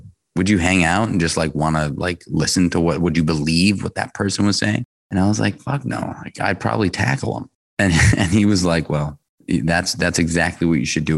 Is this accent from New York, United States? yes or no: yes; New York City, New York, United States; So I grew up in New York City. I started going to nightclubs in New York when I was 13 years old.